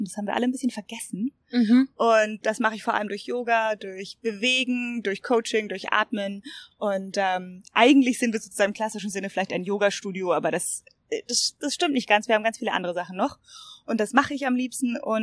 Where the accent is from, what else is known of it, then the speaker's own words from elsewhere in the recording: Munich, Bavaria, Germany; Ich bin Münchnerin